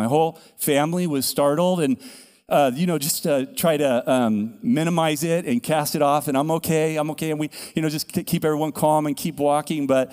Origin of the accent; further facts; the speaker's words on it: California, United States; I grew up in California, and I've walked at that beach my entire life.